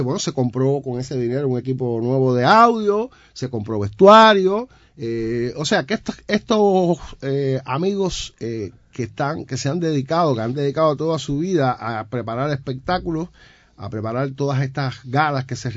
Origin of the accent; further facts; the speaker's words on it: Cuba; ya se sabe cómo somos los cubanos